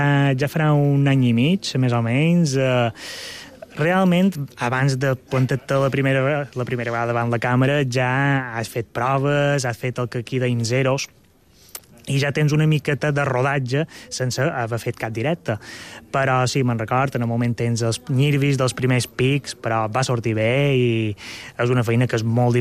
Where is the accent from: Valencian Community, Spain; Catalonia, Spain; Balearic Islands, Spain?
Balearic Islands, Spain